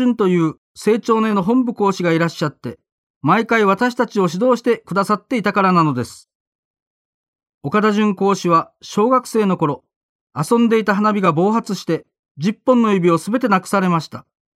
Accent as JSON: {"language": "Japanese", "town": "Omuta", "region": "Fukuoka", "country": "Japan", "tie": "born or raised there", "also_born_or_lived": "Takikawa, Hokkaido", "said": "私は生まれは北海道の滝川市なのですが、育ったのは福岡県の大牟田市です。"}